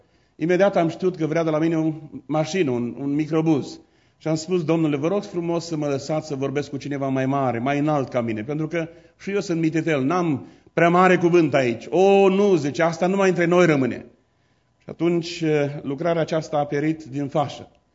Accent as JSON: {"language": "Romanian", "region": "Banat", "country": "Romania", "said": "noi suntem bănățeni."}